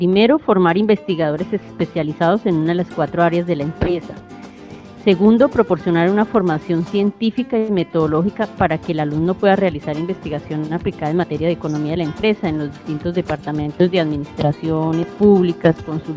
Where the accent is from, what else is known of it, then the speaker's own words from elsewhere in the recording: Colombia; moved away as an adult; now in Salamanca, Spain; yo me vine de Colombia el día 17 de diciembre y me integré al doctorado el 19 de diciembre de ese mismo año y hasta la fecha he estado aquí en Salamanca.